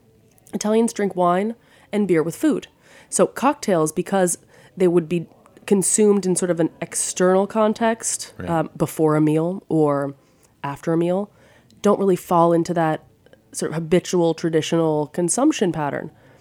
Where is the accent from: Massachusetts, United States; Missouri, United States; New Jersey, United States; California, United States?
New Jersey, United States; I'm from the Garden State, yeah.